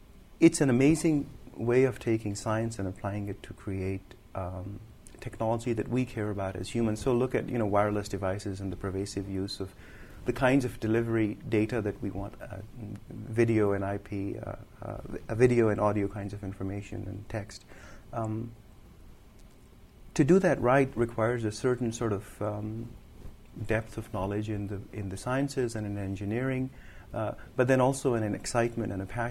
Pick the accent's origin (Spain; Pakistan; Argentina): Pakistan; Lahore, Punjab; moved away as an adult; now in United States; I'm responsible for market development at Cadence. I was born and raised in Lahore in Pakistan and came to school here to attend UC Berkeley and then later Stanford.